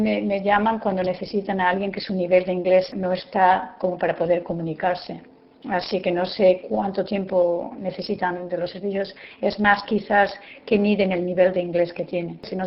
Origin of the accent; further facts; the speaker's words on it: Spain; now in United States; soy originalmente de España. Llevo aquí viviendo 23 años.